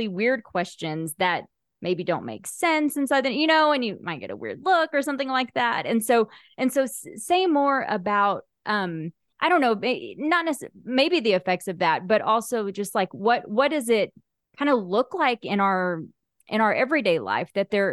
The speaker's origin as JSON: {"language": "English", "region": "Southern United States", "country": "United States", "tie": "born or raised there", "said": "I grew up in the Bible Belt and in an SBC church for, you know, my whole upbringing"}